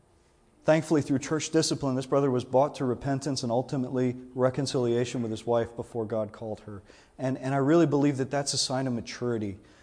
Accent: Louisiana, United States; I'm a Cajun. I'm from South Louisiana.

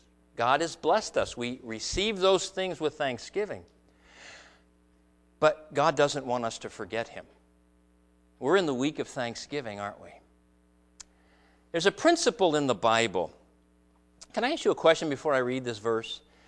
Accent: United States; born there; I'm glad I was born in America.

